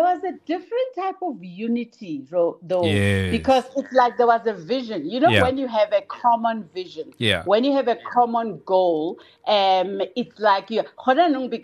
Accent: Johannesburg, Gauteng, South Africa; now in Cape Town, South Africa; Because I was coming from Johannesburg, right? Coming outside of Cape Town

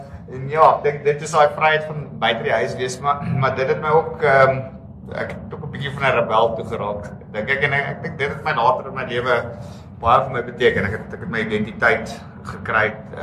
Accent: Nelspruit, Mpumalanga, South Africa; also born or lived in Benoni; ek is gebore in Benoni. Ek het ek is toe na kleuterskool Nelspruit toe. Ek het school gegaan in Nelspruit.

